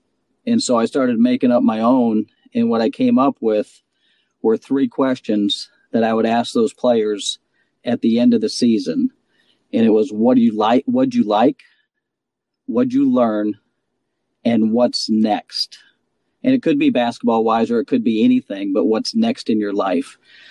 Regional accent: South Dakota, United States; I grew up in South Dakota, and he'd be out there practicing in the winter.

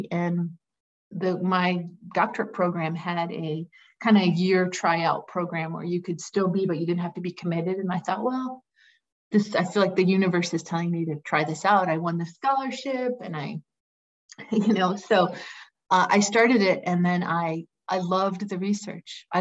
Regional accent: Bridgeport, Connecticut, United States; also born or lived in Philadelphia; I grew up in Bridgeport, which is an inner city. And then I went to college in Philadelphia at UPenn and always in a city, loved city.

